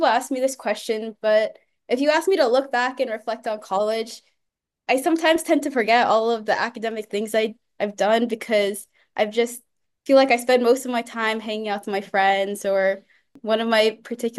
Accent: California, United States; And growing up in the Silicon Valley, I saw how much research, was ingrained in human life and how much impact it could make.

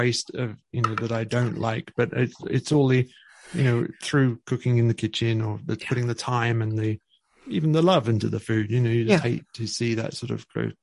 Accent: United Kingdom; now in United States; I have my parents are in the UK where I'm from in my hometown.

